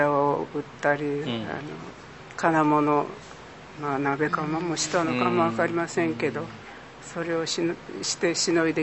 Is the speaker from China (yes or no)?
no; Kyoto, Japan; 京都は京都ですけど両親はあの滋賀県人ですので、私本当の京都弁はあんまり使ったことないんです。